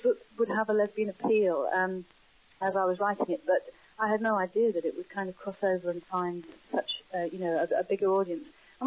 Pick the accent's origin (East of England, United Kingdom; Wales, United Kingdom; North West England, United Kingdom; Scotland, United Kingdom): Wales, United Kingdom; now in London, United Kingdom; I do consider myself Welsh, but at the same time, you know, I think of myself as a Londoner too.